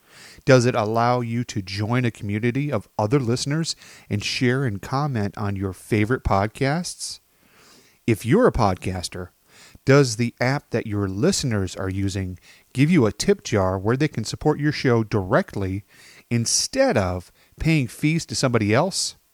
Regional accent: Rockford, Illinois, United States; In this episode, I'll be reviewing a podcast that I found based in my hometown of Rockford, Illinois.

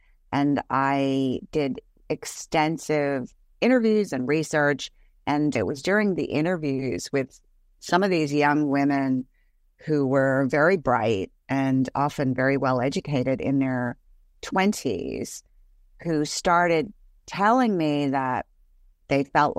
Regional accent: Australia; also born or lived in Hong Kong; I have lived in a lot of different places around the world. I was born in Hong Kong, and my mother is a Chinese immigrant who actually grew up in Vietnam. I grew up in Australia primarily, but I traveled to China throughout my childhood.

